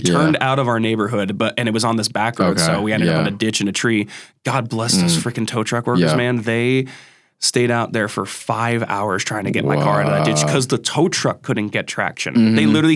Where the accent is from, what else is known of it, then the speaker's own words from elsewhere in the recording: Northeast, United States; Like, and we grew up in the Northeast. Like, we get it.